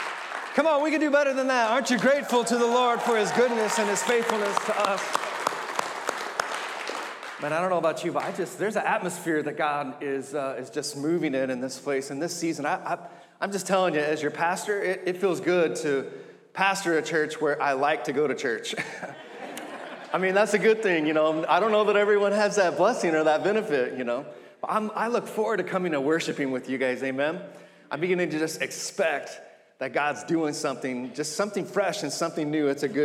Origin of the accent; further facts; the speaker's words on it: Texas, United States; My Dallas Cowboys, come on, I'm from Texas, don't hold it against me, are undefeated.